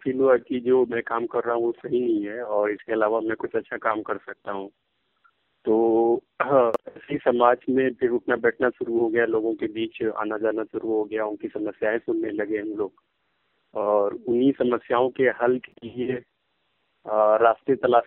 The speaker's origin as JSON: {"language": "Hindi", "town": "Kanpur", "region": "Uttar Pradesh", "country": "India", "said": "मैं कानपुर का रहने वाला हूँ, कानपुर उत्तर प्रदेश में आता है, इंडिया के उत्तर प्रदेश में।"}